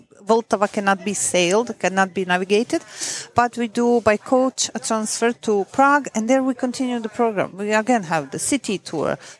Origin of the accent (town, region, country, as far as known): Italy; born or raised there; also born or lived in Bosnia and Herzegovina